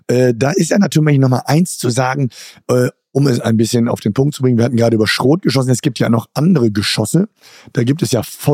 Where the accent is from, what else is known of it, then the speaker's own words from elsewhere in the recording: Rheine, North Rhine-Westphalia, Germany; als ich klein war, so war es bei uns in Rheine